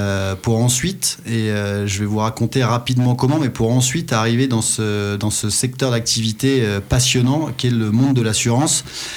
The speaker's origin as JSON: {"language": "French", "town": "Le Havre", "region": "Normandy", "country": "France", "tie": "born or raised there", "said": "je suis originaire du Havre, donc je suis né au Havre avec une bonne partie de ma famille encore au Havre aujourd'hui."}